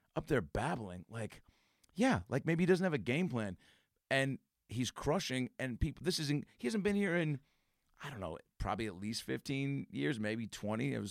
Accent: Seattle, Washington, United States; now in Los Angeles, United States; I grew up in Seattle.

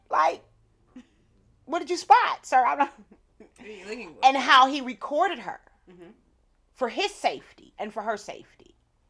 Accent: Mississippi, United States; I'm from Mississippi, baby. That's where they brought them in at.

